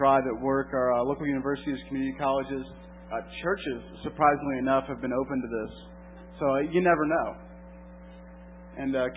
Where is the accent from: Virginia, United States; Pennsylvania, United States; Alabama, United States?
Virginia, United States; Newport News; I tried to start one in my hometown of Newport News, Virginia.